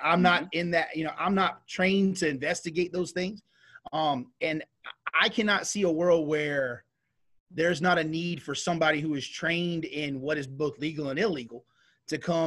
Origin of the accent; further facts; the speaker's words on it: United States; You know, as an American, I had that choice.